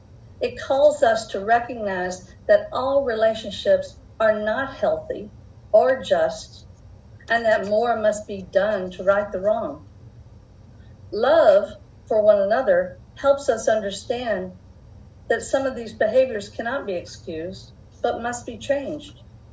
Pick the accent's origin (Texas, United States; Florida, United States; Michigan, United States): Texas, United States; Yes, I am from Texas.